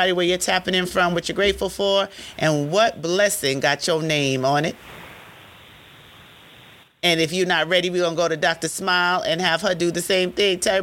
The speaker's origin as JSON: {"language": "English", "country": "Jamaica", "said": "I'm Jamaican"}